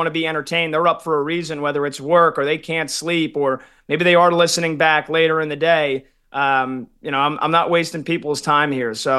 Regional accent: New Jersey, United States; You know, I grew up in Central New Jersey listening to WFN in New York.

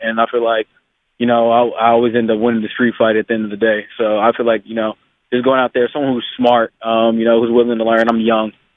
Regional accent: Cincinnati, Ohio, United States; because I'm from Cincinnati, the hometown team, so the Bengals.

